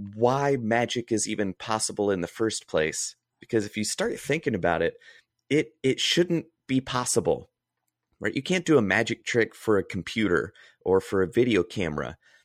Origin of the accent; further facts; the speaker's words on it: North Carolina, United States; also born or lived in Austin; now in Chicago, United States; I was raised in North Carolina, college in Kentucky, summers in Fort Lauderdale working with a mentor of mine, and lived in Austin, Texas, now in Chicago.